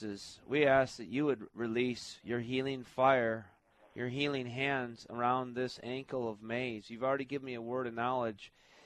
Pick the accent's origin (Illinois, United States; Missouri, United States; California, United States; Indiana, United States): Illinois, United States; Chicago; I'm from Chicago originally, so I know where that is.